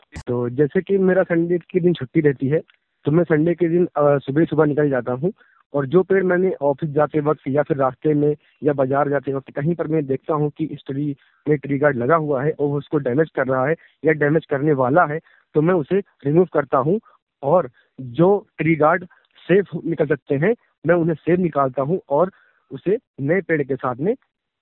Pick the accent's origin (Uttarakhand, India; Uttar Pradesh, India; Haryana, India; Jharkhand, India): Uttar Pradesh, India; Barkhurdarpur; और मैं रायबरेली जिले का रहने वाला हूँ। मेरा गांव का नाम है बरखुरदारपुर। और जब मैं अपने गांव से निकला शहर कमाने के लिए, तब दिल्ली शहर में गया मैं